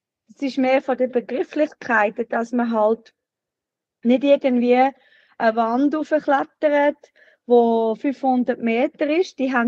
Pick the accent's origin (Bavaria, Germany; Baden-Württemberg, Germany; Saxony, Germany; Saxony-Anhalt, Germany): Baden-Württemberg, Germany; Freiburg; Aber er ist mit uns schon in Freiburg, wo ich aufgewachsen bin, ist er mit uns schon klettern.